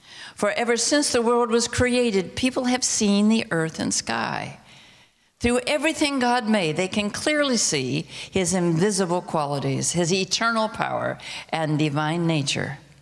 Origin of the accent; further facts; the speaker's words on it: Amboy, Washington, United States; When I was growing up in Amboy, Washington, a church that my dad served as a Methodist pastor, small little rural churches